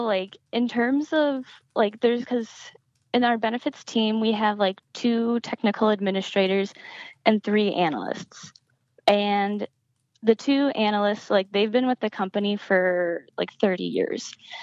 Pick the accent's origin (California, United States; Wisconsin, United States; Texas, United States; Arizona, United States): Wisconsin, United States; also born or lived in Wyoming; No, I'm from Wisconsin.